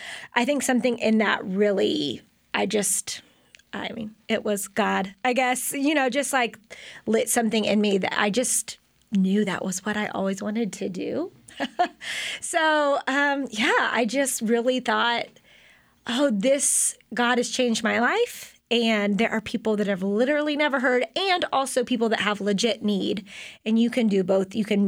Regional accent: Houston, Texas, United States; now in Waco, United States; Yeah, I grew up in Houston, and I came to Baylor in 1997, 20 years ago.

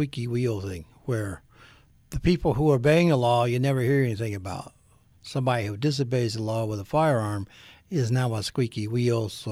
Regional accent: North Carolina, United States; moved away as an adult; I grew up in North Carolina, went in the Army, got out, went to grad school, moved to Utah, working there, and then they had a job in California, and I came to California.

